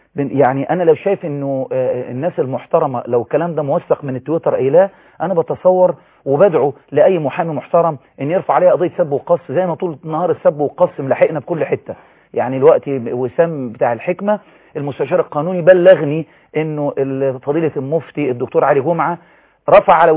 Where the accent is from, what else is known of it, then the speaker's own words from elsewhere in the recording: Egypt; حقنا كمصريين